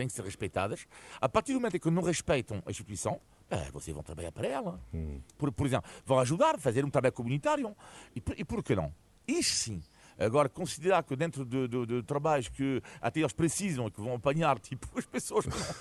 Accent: Nantes, Pays de la Loire, France; e que é a cidade onde cresci, que em França é Nantes, portanto, no oeste da França, 600 mil habitantes, portanto, não é uma pequena cidade, não é?

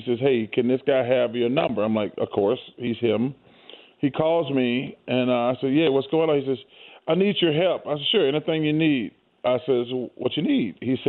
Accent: Alabama, United States; Listen, man, I'm from Alabama. Yeah. We've been flip-flopping with Mississippi for the fattest state for the last 32 years.

